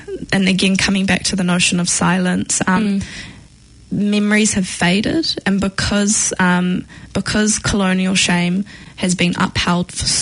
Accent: Fiji; also born or lived in Auckland, New Zealand; So I was born in Auckland, then I was brought back to Fiji, and then we moved again when I was, I think, around like 6 or 7.

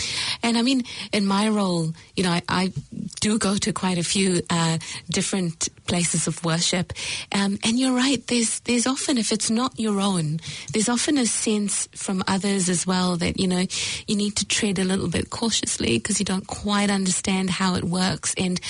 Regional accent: Singapore; also born or lived in India; I was born in India. You know, I grew up in Singapore. My parents left India at a specific point in time.

